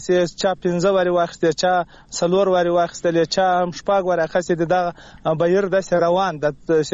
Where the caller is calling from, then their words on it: Khyber Pakhtunkhwa, Pakistan; خبرې کوم له جنوبی وزیرستان.